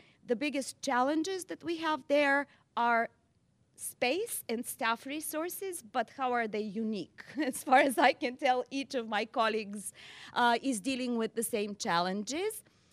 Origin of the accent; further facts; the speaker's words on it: Bulgaria; moved away as an adult; now in Ithaca, United States; So anyway, I come from Bulgaria. I came to Cornell in 91 to do my PhD in drama.